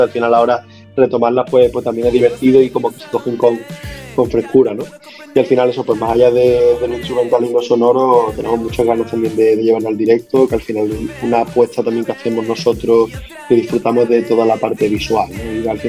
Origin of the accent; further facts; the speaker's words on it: Andalusia, Spain; También siendo andaluces, pero desde luego es una riqueza